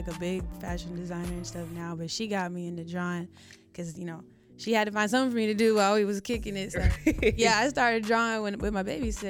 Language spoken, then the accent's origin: English; Texas, United States; Like I said, I'm from Texas. So when I first moved there back in like 2010, I was immersed into the Dallas music scene.